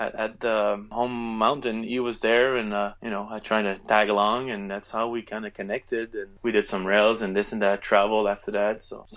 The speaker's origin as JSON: {"language": "English", "town": "Montreal", "region": "Quebec", "country": "Canada", "tie": "born or raised there", "said": "I grew up in Montreal"}